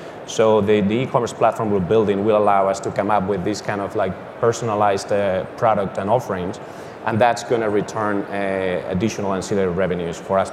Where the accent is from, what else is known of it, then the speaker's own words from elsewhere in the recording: Spain; English is a second language; as you said, I'm from Spain